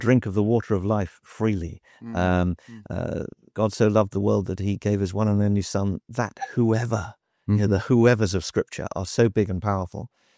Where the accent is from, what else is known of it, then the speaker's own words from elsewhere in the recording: Leatherhead, South East England, United Kingdom; So I grew up in Leatherhead in Surrey. I'm one of 8 children.